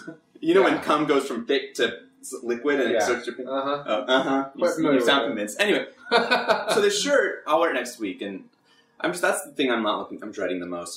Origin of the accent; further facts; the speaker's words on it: Orange, United States; we grew up in Orange